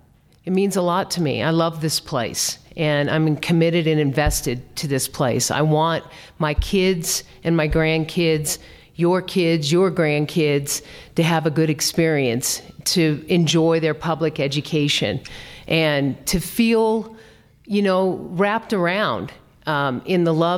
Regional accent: Stratton, Colorado, United States; I'm a small town girl. I grew up in Eastern Colorado. I'm a fourth generation Coloradan. Stratton's my hometown.

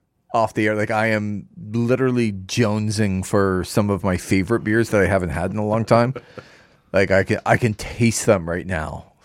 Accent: Canada; This is an interesting discussion, especially because we're Canadian.

